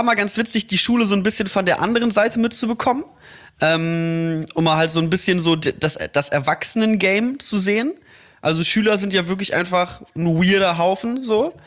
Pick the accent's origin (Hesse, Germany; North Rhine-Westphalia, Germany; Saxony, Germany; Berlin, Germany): North Rhine-Westphalia, Germany; Mettmann; Das ist halt auch das, was du machen kannst am Mettmanner Boden in meiner Heimatstadt. Da ist halt nicht viel.